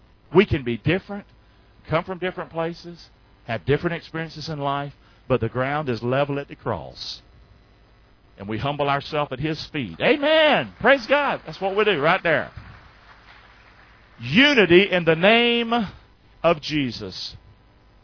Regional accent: Rockingham, North Carolina, United States; It's amazing to me that I'm from Rockingham, North Carolina. I speak like a crazy man, talk funny, and yet I can have Canadians right here on the right.

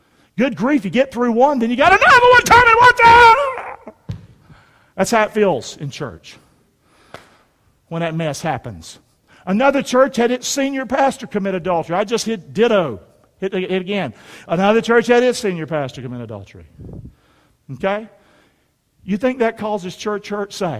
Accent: Rockingham, North Carolina, United States; If I'm from Rockingham, North Carolina, I understand it, you can understand it.

